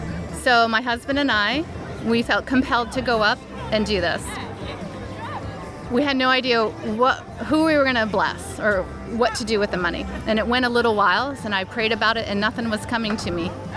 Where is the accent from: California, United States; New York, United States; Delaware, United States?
Delaware, United States; now in Troy, United States; I came from Delaware. I went to Russell Sage College.